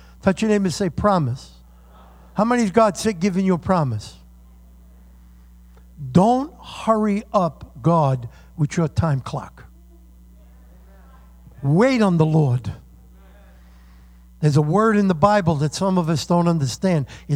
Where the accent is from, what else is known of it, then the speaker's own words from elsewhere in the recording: New York, United States; now in California, United States; See, I'm a New Yorker by heart. My body may be in California, but my heart's here.